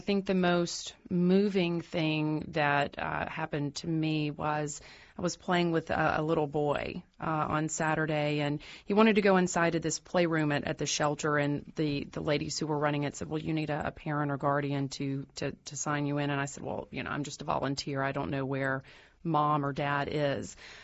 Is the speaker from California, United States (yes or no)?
no; Alabama, United States; It's growing up in Alabama, I'm used to tornadoes.